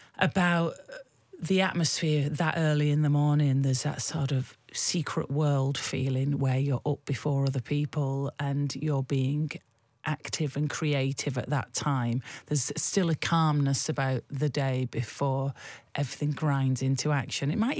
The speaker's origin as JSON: {"language": "English", "town": "Bolton", "region": "North West England", "country": "United Kingdom", "moved": "yes", "lives_now": "London, United Kingdom", "said": "So I'm from Bolton. If you were to cut me open like a stick of rock, the north would be written through my very centre. But I've lived in London for longer than I ever lived up north. I've been down here for sort of 28 years now."}